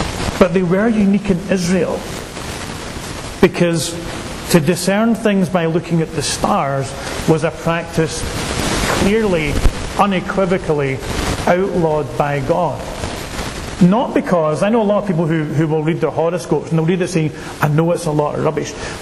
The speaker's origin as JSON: {"language": "English", "town": "Glasgow", "region": "Scotland", "country": "United Kingdom", "said": "I'm from Glasgow"}